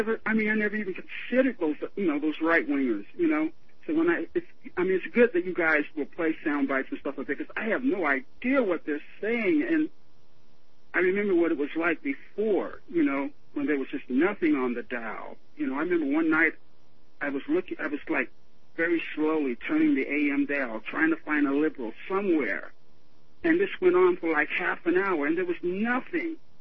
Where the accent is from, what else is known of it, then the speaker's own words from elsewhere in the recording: Dallas, Texas, United States; born there; now in Las Cruces, United States; but I live in Las Cruces, New Mexico. I was born in Dallas, but I live here.